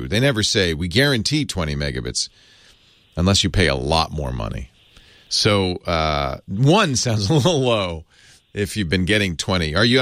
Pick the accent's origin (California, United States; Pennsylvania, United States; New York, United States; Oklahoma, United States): California, United States; Hey, we're from California. We have thin blood now. We can't take the cold anymore.